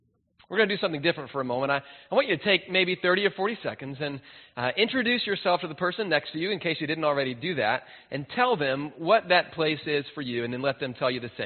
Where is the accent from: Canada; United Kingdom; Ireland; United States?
United States; Alabama; a place that my family went when I was growing up in Alabama almost every summer where I could fish and swim in the river